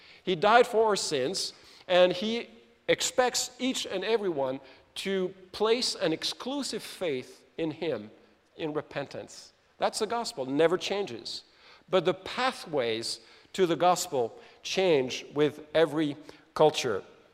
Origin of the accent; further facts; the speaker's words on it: France; English is a second language; I know it's a bit complicated. I come from France. What do you expect?